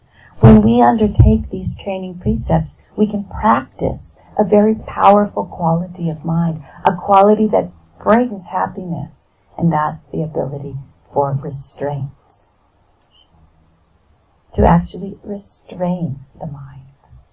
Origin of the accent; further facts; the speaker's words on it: California, United States; I come from California. It's a very long flight.